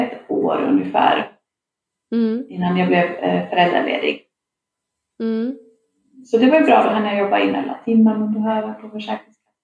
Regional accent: Norrland, Sweden; Jag är ju uppvuxen i Norrland och där är så här, jag åkte buss varje dag till skolan.

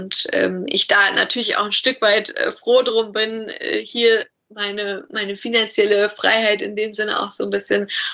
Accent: Bielefeld, North Rhine-Westphalia, Germany; ich komme aus Bielefeld, also meine Heimat ist Bielefeld

